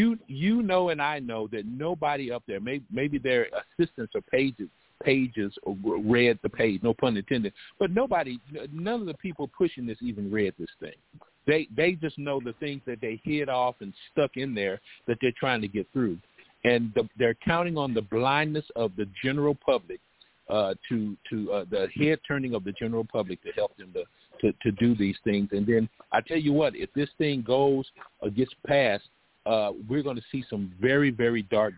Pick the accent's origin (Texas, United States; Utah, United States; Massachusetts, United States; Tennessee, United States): Texas, United States; Dallas; born there; now in San Antonio, United States; Actually, down in San Antonio. I was born in Dallas.